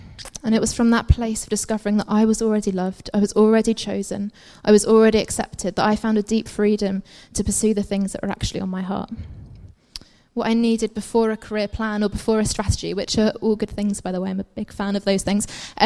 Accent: East of England, United Kingdom; I'm from Essex.

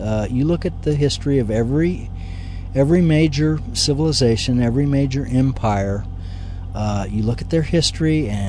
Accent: Kansas, United States; of course I was in Kansas where I grew up. I grew up in Kansas

